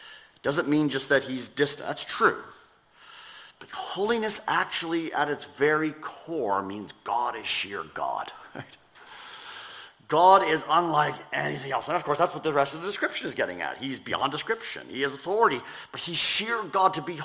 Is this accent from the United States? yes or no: no; Canada; When I grew up in Canada, we had great thunderstorms